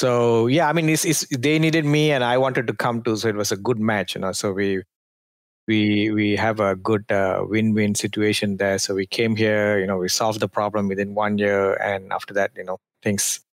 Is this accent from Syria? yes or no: no; Malaysia; now in United States; So I'm from Southeast Asia, a country called Malaysia. It's just nearby to Singapore